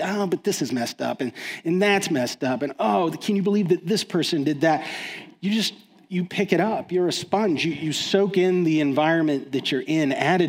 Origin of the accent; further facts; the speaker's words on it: Texas, United States; Now, I'm from Texas.